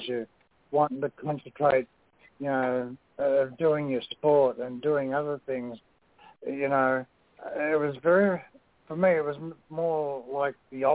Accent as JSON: {"language": "English", "country": "Australia", "said": "That's simple. I'm Australian. What do you expect?"}